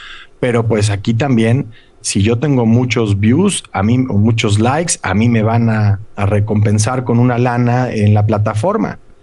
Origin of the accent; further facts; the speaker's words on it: Mexico; yo soy un reportero mexicano.